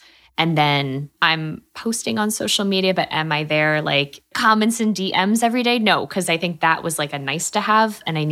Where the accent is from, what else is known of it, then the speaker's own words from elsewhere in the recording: Pennsylvania, United States; also born or lived in San Francisco; And I grew up in Pennsylvania, which like, has some beautiful places, but San Francisco knocked my socks off when I lived out there.